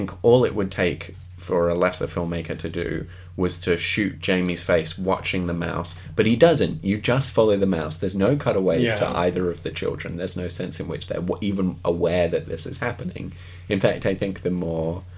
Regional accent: London, United Kingdom; I was born in North London. North London. And I lived in North London till I was...

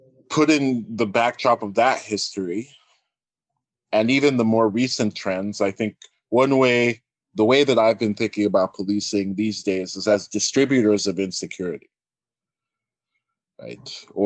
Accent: United States; you know, as a Nigerian American person, and just given how large and how long and how influential the NSARS protests were, I think looking at Nigeria makes some sense.

